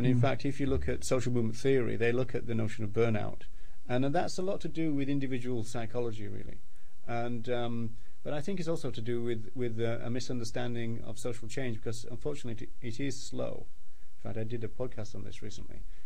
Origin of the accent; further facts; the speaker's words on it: Yorkshire and the Humber, United Kingdom; I'm English myself, but I'm not kind of proud of it. I'm from Yorkshire.